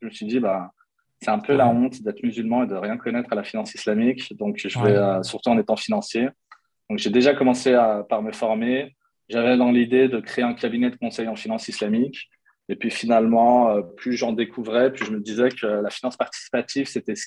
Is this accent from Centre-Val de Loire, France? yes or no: no; Annecy, Auvergne-Rhône-Alpes, France; born there; Je suis franco-algérien. Je suis né en France, dans une petite ville qui s'appelle Annecy, qui est juste magnifique. J'ai 42 ans. Je suis le papa de 3 enfants.